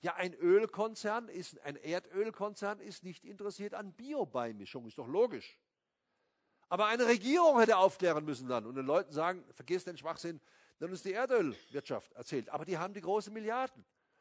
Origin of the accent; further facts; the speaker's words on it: Baden-Baden, Baden-Württemberg, Germany; Ich sage mal ein positives Beispiel aus Baden-Baden, meiner Heimatstadt.